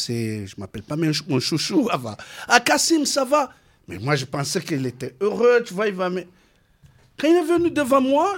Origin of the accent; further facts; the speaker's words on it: Marseille, Provence-Alpes-Côte d'Azur, France; En plus, je suis Marseillais.